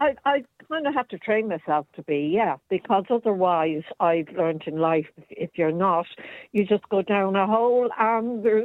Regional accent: Ireland; And I just believe that as an Irish nation who travelled across the world

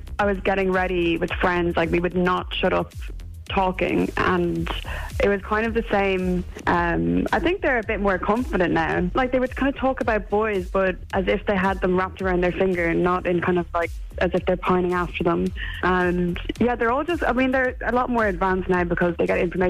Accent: Ireland; it is such a shame because we have such lovely skin as Irish people

